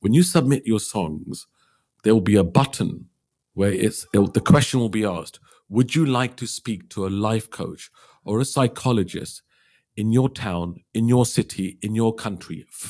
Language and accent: English; Liverpool, North West England, United Kingdom; So my background, I'm from Liverpool. My father came to Liverpool from India in 1964.